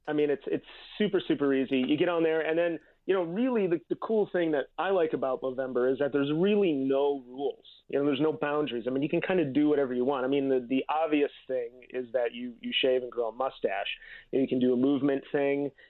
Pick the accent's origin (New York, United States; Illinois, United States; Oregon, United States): Illinois, United States; Chicago; I am originally from Chicago, Southside, Bridgeport.